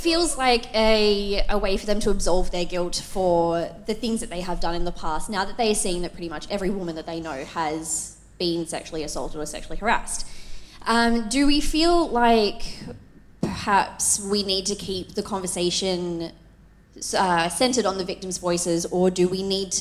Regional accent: Sydney, New South Wales, Australia

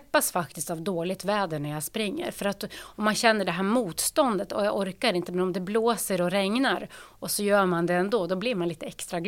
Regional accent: Nordland, Norway; now in Uppsala, Sweden; Jag är född och uppvuxen i Lofoten i Nordnorge

